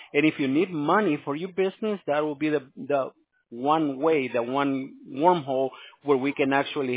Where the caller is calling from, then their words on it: Tustin, California, United States; I'm over here in California, ma'am. I'm actually on Tustin, California.